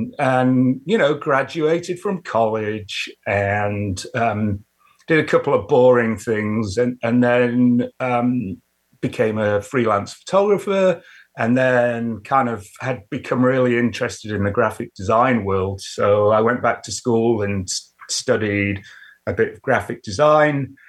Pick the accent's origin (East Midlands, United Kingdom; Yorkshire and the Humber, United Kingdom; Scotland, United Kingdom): Yorkshire and the Humber, United Kingdom; Sheffield; So I was born in Sheffield, England, which is in the north in County of Yorkshire.